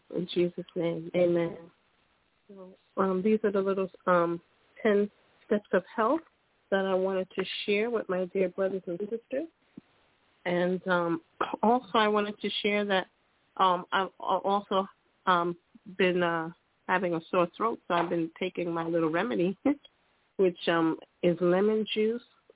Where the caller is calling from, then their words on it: Pennsylvania, United States; I'm calling from Pennsylvania.